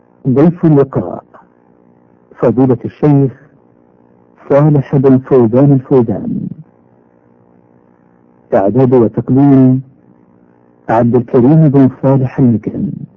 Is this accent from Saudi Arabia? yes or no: yes; Saudi Arabia; من المملكة العربية السعودية.